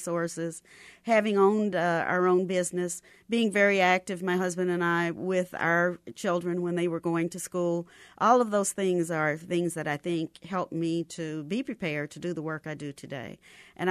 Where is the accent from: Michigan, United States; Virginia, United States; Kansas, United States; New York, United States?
Kansas, United States; Kansas City; born there; I was born in Kansas City, Kansas.